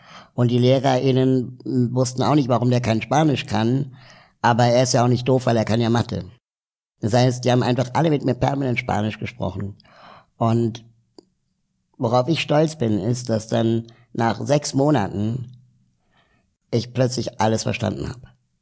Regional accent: Berlin, Germany; also born or lived in South America; ich bin zwar in Berlin aufgewachsen

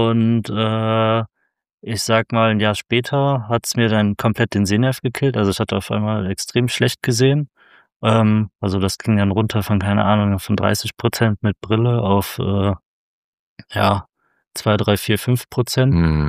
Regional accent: Frankfurt, Hesse, Germany; ich komme aus Frankfurt

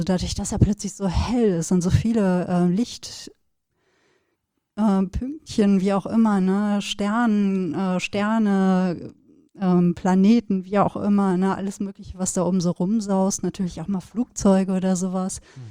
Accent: North Rhine-Westphalia, Germany; Es gab keine Straßenlaternen, das heißt, wenn es dunkel war, dann war es bei uns im Sauerland dunkel.

